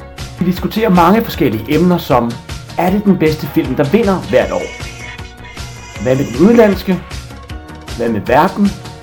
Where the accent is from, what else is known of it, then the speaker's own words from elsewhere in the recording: Aarhus, Central Denmark Region, Denmark; lige gør opmærksom på, at vi er fra Aarhus begge